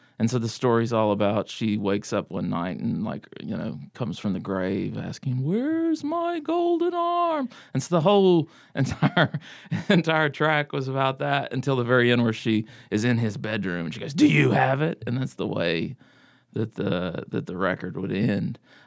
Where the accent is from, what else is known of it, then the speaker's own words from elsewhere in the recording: Rainelle, West Virginia, United States; also born or lived in Fairlea; I'm originally from Rainell, West Virginia, in Greenbrier County, and I was born in, I guess it's Fairley. That's where the hospital is in Lewisburg. So, yeah, that's where I'm from.